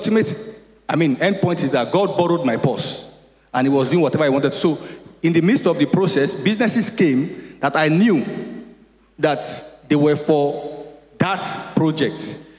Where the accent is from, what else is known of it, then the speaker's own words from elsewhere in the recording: Ifo, Ogun, Nigeria; born there; No, so I was born in Ifo.